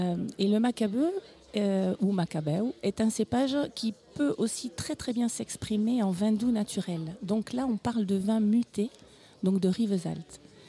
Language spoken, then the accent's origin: French; Bourgogne-Franche-Comté, France; now in Tresserre, France; Je viens de Tresserre. Je vis à Tresserre depuis 30 ans. J'ai fait en 2020 mes 30e vendanges, mais je suis d'origine bourguignonne.